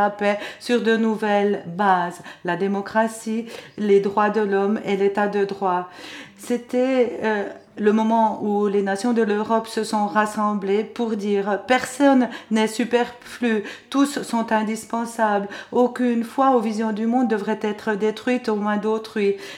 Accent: Norway; moi je viens de Norvège

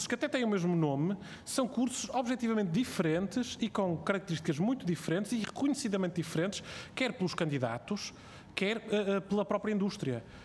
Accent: Porto, Portugal; eu sou do Porto

